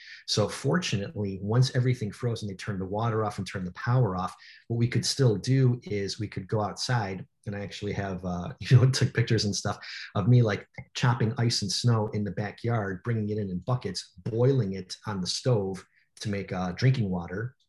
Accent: Chicago, Illinois, United States; And I mean, growing up in Chicago, like the majority of my life, I mean, we had the infrastructure in place.

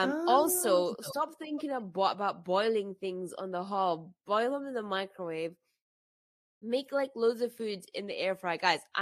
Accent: United Kingdom; being like British AF, and I didn't realize I was British AF until this moment.

